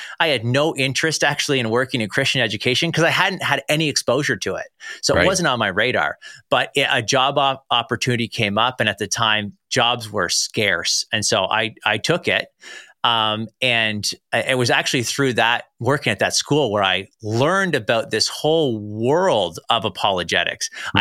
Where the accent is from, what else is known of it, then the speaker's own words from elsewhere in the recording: Canada; although I live just north of Toronto. So I'm a Canadian boy.